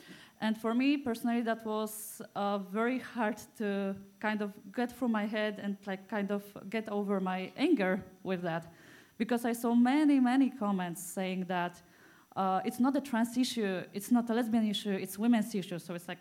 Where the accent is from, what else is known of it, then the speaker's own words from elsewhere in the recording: Poland; English is a second language; I'm from the Warsaw Fellowship and from Poland.